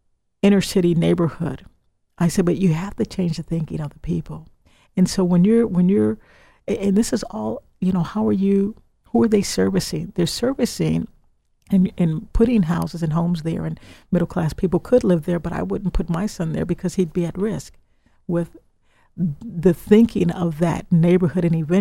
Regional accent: Illinois, United States; now I'm from Illinois, so they're investing in an area in Chicago that I know that has a higher crime rate

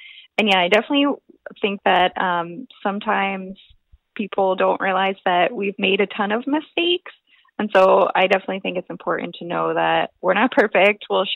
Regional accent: East Coast, United States; I'm from the East Coast and I have never seen orange roughy ever.

